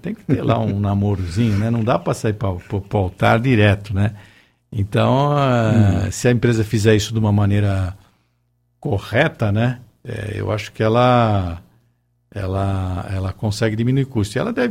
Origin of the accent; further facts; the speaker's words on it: Brazil; vamos supor, como brasileiros, né, temos, a gente importa muita coisa